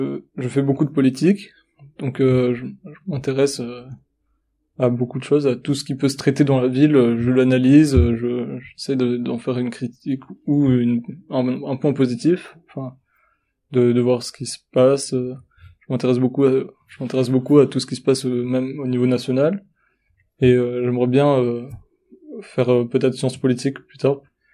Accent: Montpellier, Occitanie, France; Je suis né à Montpellier. Oui, je suis un Montpellierain. Je suis né à l'hôpital Arnaud de Villeneuve. … j'ai 18 ans, et je suis lycéen en première au lycée Léon Cordas.

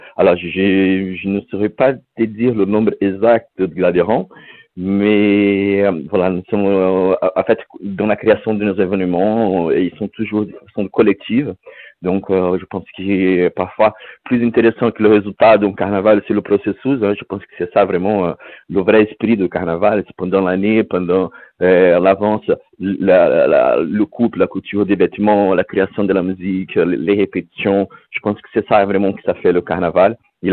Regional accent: Brazil; qui nous illustre en tant que pop, en tant que brésilien.

